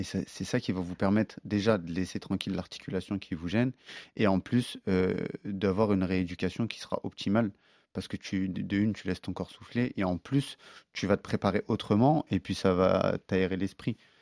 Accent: Corbeil-Essonnes, Île-de-France, France; je suis né à Corbeil-Essonne, pour vous rendre compte un peu du contrario.

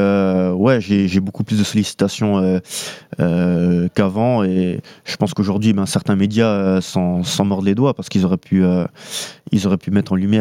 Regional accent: France; Franchement, je pense qu'on n'est pas encore une nation respectée. On est un peu sous-estimé même, je dirais, par rapport à aux autres nations

